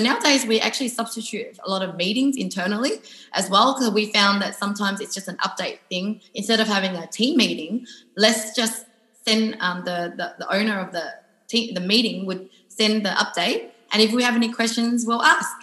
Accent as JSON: {"language": "English", "country": "Australia", "said": "You know, we're both Australian"}